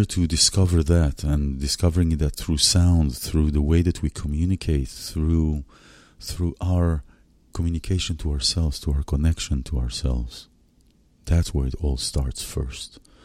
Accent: Israel; I was in Israel and I took my children to visit my parents and see my home country and so forth.

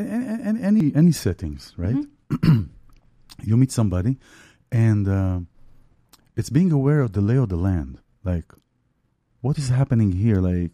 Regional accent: Israel; English is a second language; I'm from Israel.

